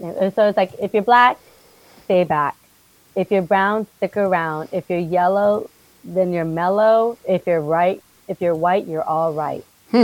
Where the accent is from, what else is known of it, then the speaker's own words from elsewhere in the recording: the South, United States; Like I said, I grew up in the South, but my experience was different because I was in a predominantly Puerto Rican and white community.